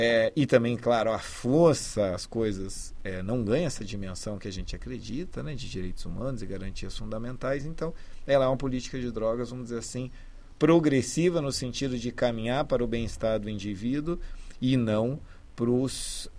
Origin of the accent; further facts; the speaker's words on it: Brazil; claro, eu ali, como brasileiro, né, pensando, ah, mas espera aí, qual a relação, então, né, que nós temos com o vinho?